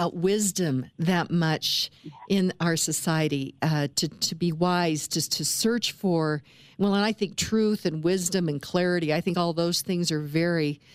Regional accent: Kansas, United States; Speaking of education, my grandmother, I'm from Western Kansas

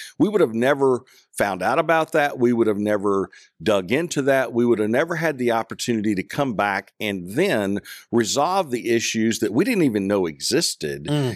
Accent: Nashville, Arkansas, United States; I grew up a person in Nashville, Arkansas. And in fact, probably the only person in Arkansas that had a Green Bay Packers Sears jacket when I was going to grade school.

